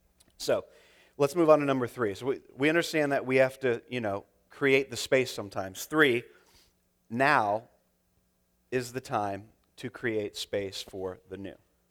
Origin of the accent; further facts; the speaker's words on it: Tampa Bay, Florida, United States; I'm from Tampa Bay, Florida, near the Mouse. I grew up going to Disney.